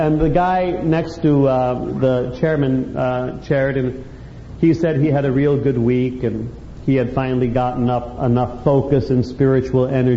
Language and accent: English; San Jose, California, United States; and I grew up in San Jose, and we would go over to Santa Cruz and Capitola and drink Red Mountain wine